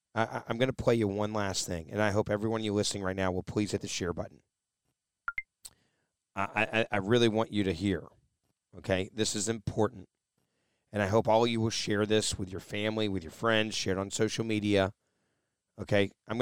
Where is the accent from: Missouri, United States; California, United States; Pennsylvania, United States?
Pennsylvania, United States; Pennsylvania, oh, that's me. Yeah, I'm from Pennsylvania.